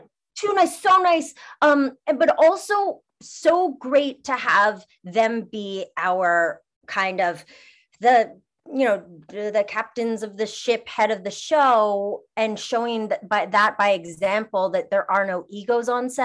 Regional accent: Montreal, Quebec, Canada; also born or lived in Toronto; now in Los Angeles, United States; I'm from Montreal originally, and I lived in Toronto, and I do love Toronto, but being a Montrealer, I'm supposed to hate it.

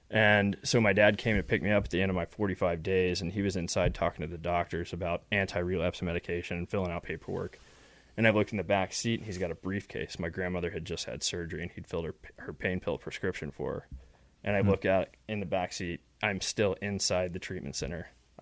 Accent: Texas, United States; I grew up in West Texas, middle class, upper middle class family. Dad's a dentist, mom's a dietitian.

